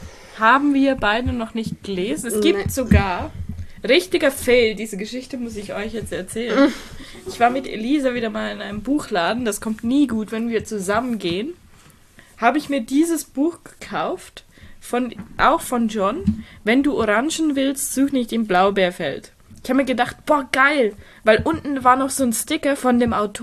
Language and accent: German; Chur, Graubünden, Switzerland; Es stammt von meiner Heimatstadt. Chur?